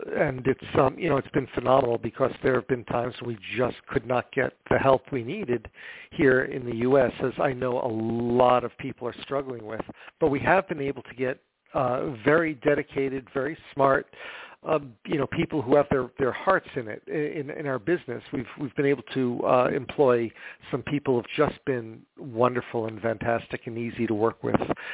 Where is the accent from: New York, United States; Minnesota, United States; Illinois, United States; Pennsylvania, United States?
New York, United States; New York City; now in Cary, United States; I'm originally from New York City, and we have clients up there that we service as well.